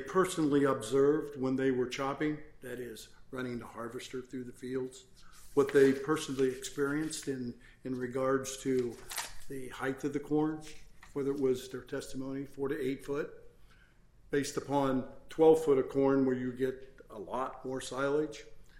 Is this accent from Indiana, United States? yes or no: yes; Rustler, Indiana, United States; I'm from Rustler, Indiana.